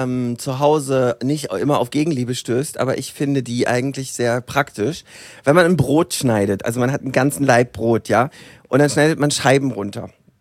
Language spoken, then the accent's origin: German; Northern Germany, Germany; Oder wie man bei uns im Norden sagt...